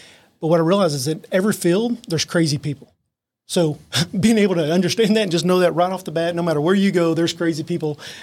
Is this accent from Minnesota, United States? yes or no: no; Mesquite, Texas, United States; Yeah, I grew up in Mesquite, which is just east or just west of Forney, between just east of Dallas. Grew up there. My family's actually from there.